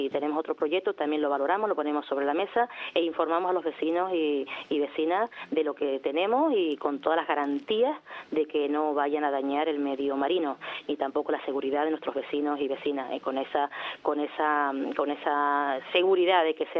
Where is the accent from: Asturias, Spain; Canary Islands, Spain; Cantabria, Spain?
Canary Islands, Spain; Tacoronte; sigo siendo la misma, soy una vecina de Tacoronte